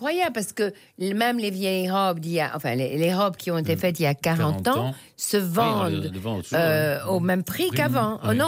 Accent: Belgium; Et alors, je suis née en Belgique. Alors, en Belgique, il fait très gris, et puis c'est un peu monotone.

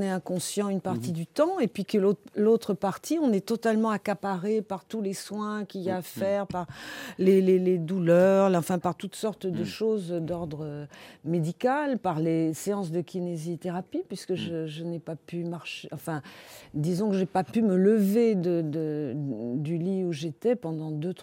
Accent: Paris, Île-de-France, France; moi je suis née à Paris, j'ai toujours vécu à Paris

